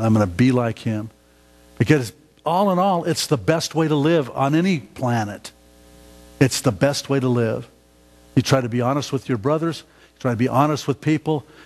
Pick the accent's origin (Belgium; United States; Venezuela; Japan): United States; Reno, Nevada; now in Zillah, United States; Who would have known that I would be in Zillow, Washington? I came from Reno, Nevada.